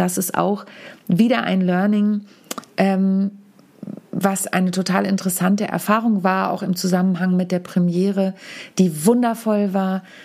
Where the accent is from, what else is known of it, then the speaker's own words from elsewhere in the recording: Warnholz, Germany; Jetzt in Warnholz, als ich alleine gespielt habe in meiner Heimat